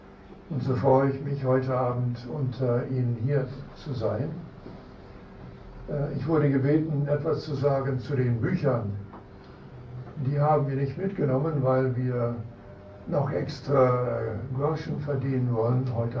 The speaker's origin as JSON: {"language": "German", "country": "Canada", "tie": "born or raised there", "said": "Ich bin in Kanada geboren."}